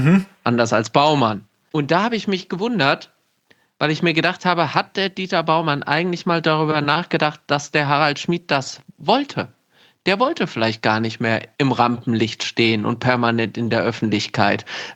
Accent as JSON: {"language": "German", "town": "Gelnhausen", "region": "Hesse", "country": "Germany", "tie": "born or raised there", "said": "deswegen natürlich hier in meiner Heimat eine echte Legende im wahrsten Sinne des Wortes."}